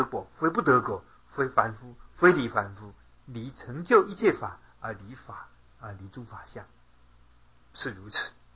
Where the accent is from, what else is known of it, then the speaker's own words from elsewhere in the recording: China; 你看我们中国人讲孝顺